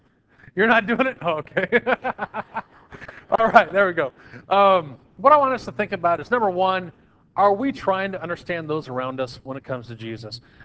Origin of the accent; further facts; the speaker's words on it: Kingman, Arizona, United States; I'm an American, I'm an Arizonan, I'm a Kingmanite, and I am a Christian Church Kingmanite.